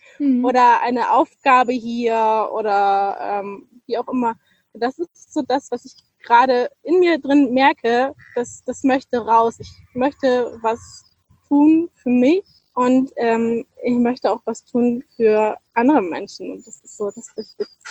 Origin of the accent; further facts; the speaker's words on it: Northern Germany, Germany; Ich komme aus Norddeutschland, weißt du, der höchste Berg ist der Deich.